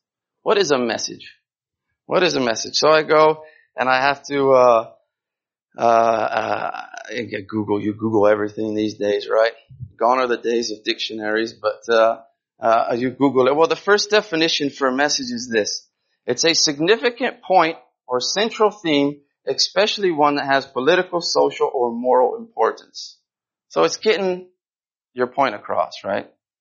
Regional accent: Brazil; I grew up in Brazil

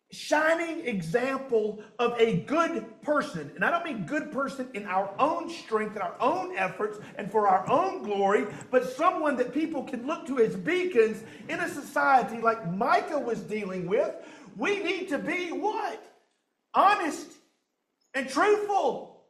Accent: Deep South, United States; I grew up in the Deep South. There are like 600 church buildings per square inch.

